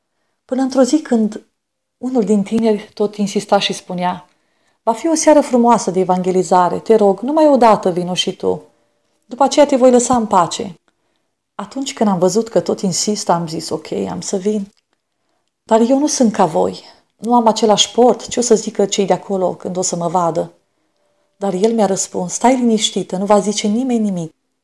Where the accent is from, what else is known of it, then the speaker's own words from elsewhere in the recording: Botoșani, Botoșani County, Romania; born there; m-am născut în Botoșani pe 6 februarie 1981. Provin dintr-o familie simplă de creștini ortodoxi, o familie nu foarte numeroasă, ci doar cu 2 părinți dragi și o singură soră.